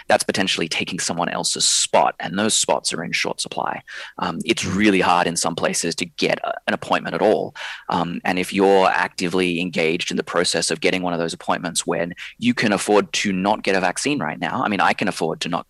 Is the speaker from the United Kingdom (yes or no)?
no; Australia; accent: Australian; now in United States; Well, my accent is from Australia. My passport is from the United States of America. But, you know, I have lived in two colonial nations. My ancestors were the people who took land away from the indigenous populations of Australia. I know that I can feel happy to be born in Australia